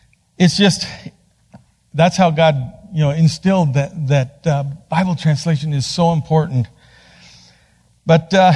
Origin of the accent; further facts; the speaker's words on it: Bolivia; I was born and raised in Bolivia. My parents were doing Bible translation when I came along